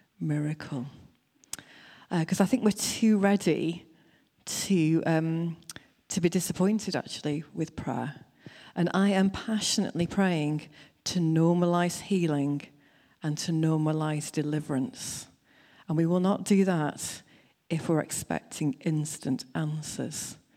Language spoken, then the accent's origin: English; North West England, United Kingdom; I'm originally from Lancashire. I'm now the Bishop of Lancaster